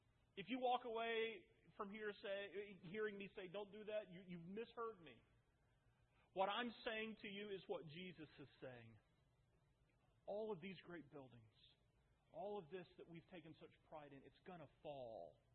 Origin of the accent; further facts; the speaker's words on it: United States; Now, as an American, I want to see my country do as well as it can.